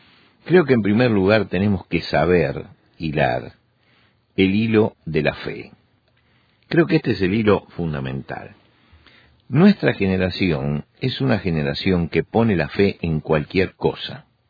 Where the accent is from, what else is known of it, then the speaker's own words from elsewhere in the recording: Argentina; En mi país, en Argentina, se hizo una peregrinación donde acudieron 200.000 personas.